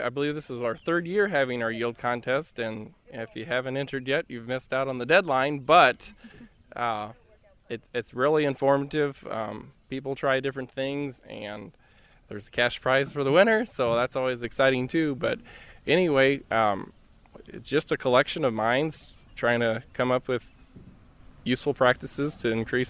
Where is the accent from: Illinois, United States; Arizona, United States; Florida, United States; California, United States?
Illinois, United States; Alhambra; Well, I'm from Alhambra. I'm married, got two little kids, and I farm around 1,000 acres with my dad and grandpa.